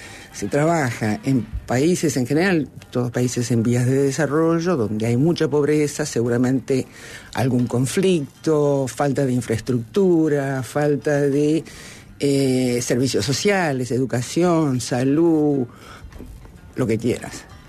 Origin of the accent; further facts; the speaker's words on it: Canelones, Uruguay; yo soy canaria, de Canelones